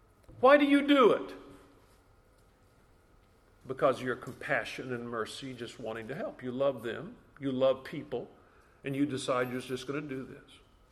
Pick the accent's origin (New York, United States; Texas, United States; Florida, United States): Florida, United States; I'm from Florida, and I'm up here in the woods of Vermont